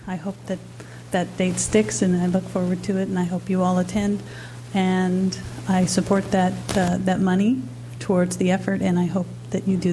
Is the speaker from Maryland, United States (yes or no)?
no; Los Osos, California, United States; Good evening. … from Los Osos